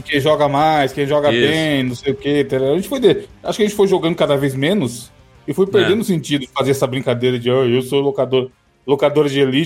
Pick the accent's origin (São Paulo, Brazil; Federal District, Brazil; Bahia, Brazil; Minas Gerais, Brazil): São Paulo, Brazil; E termina com pô, eu sou paulista, tá ligado?